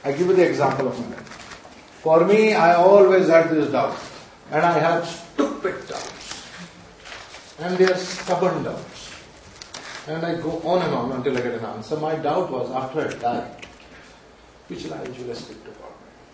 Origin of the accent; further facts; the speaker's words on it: Puri, Odisha, India; first language Odia; I said, oh, I'm good in Odia. I'm from Puri. I will not know Odia, then who will know Odia?